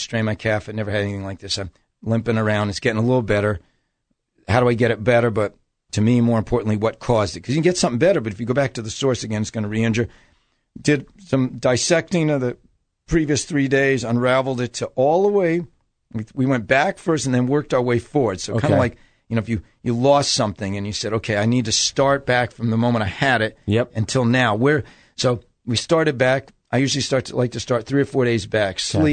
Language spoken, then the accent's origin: English; New Jersey, United States; I was from New Jersey. Going to New York would not have been a huge deal